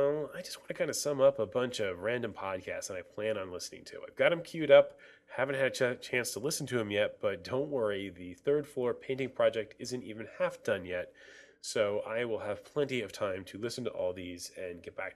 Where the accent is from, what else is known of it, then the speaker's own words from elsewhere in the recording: New Jersey, United States; now in Pennsylvania, United States; since I'm a transplant from New Jersey living in Pennsylvania, well, there's just another connection there.